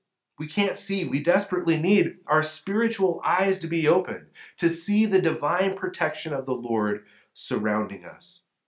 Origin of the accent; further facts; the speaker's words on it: Kansas, United States; born there; also born or lived in Sinaloa, Mexico; I'm a flatlander by birth. I was born in Kansas, and I lived there for a while. Then my family moved to the breadbasket of Mexico in Sinaloa, another flatland with some mountains in the background.